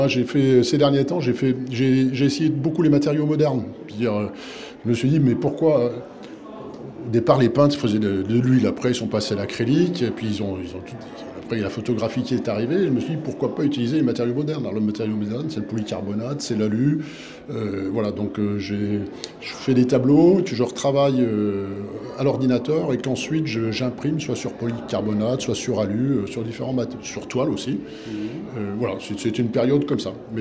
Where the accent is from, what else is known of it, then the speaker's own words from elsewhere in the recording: East, France; Moi, je viens de l'Est